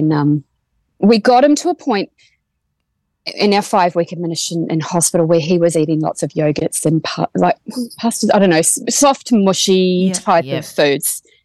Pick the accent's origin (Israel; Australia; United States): Australia; also born or lived in New Zealand; But other than that, I'm fully Australian. So we moved back. So we've got citizens, the kids got citizenship, and we moved back here